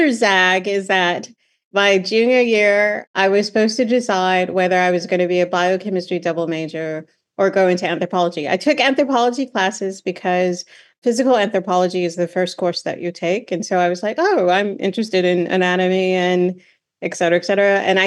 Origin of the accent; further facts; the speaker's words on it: Indianapolis, Indiana, United States; I was born into it. I grew up in Indianapolis, Indiana. I am multi-generational African-American, so, you know, like 7 to 10 generations that we can trace our family heritage in the United States.